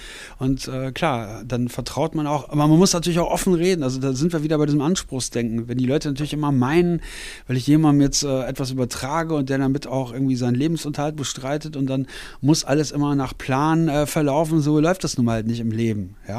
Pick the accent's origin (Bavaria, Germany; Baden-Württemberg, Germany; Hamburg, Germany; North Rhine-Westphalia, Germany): North Rhine-Westphalia, Germany; Paderborn; also born or lived in Bochum; Wir sind dann von Bochum. Ich komme eigentlich aus dem Ruhrgebiet, sind wir nach Paderborn gezogen. Da war ich immer noch recht jung, deswegen ja, aufgewachsen.